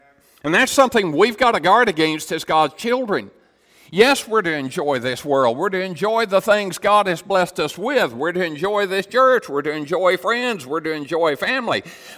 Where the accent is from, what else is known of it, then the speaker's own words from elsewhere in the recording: Tennessee, United States; I was raised in East Tennessee, Southeast Tennessee. Over there, East Tennessee, it's always been this way for the last 100 years.